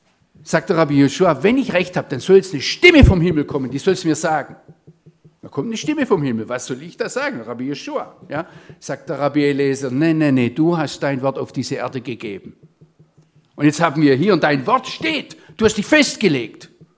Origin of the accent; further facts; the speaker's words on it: Baden-Württemberg, Germany; accent: Swabian; ich schwätze kein Schweizerdeutsch, aber ich freue mich, wenn ich das Gefühl habe, ich darf ins Schwäbische überschnappen und man versteht mich trotzdem.